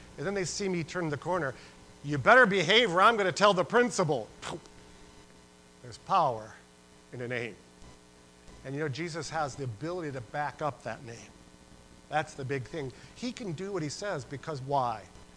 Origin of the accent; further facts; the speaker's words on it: New York, United States; I grew up in Western New York, and I grew up on a street named Steinhoff Road, and that's Steinhoff and Butts Road.